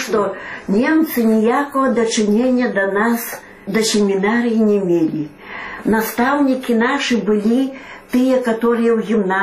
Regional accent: Belarus; что мы ж белорусы

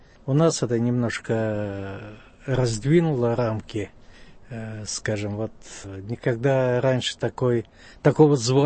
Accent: Birobidzhan, Jewish Autonomous Oblast, Russia; also born or lived in Khabarovsk; Я родился в Хабаровске, а жили мы все в Биробиджане. Папа мой из Белоруссии, мама из Смоленска, приехали в 30-е годы строить еврейское государство. Бабушка жила в Хабаровске, вот мама поэтому ездила туда рожать.

